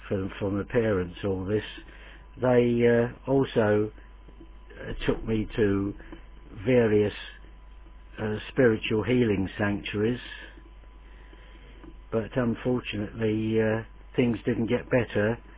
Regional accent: London, United Kingdom; born there; I was born in the East End of London in 1923, so I'm getting close to being an octogenarian. I first saw the light of day on the 28th of August, 1923

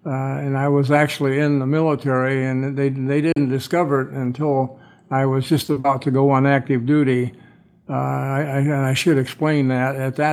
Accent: Cedar Rapids, Iowa, United States; born there; I was born on Saturday, August 3rd, 1935 in Cedar Rapids, Iowa.

